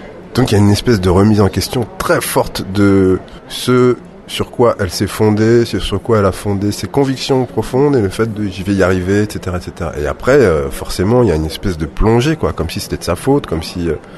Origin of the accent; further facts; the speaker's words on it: Paris, Île-de-France, France; also born or lived in Senegal / Dakar, Senegal / Guinea-Bissau; Moi, je suis français, je suis sénégalais, je suis bissau-guinéen, je suis parisien, je suis dakarois, je suis... voilà.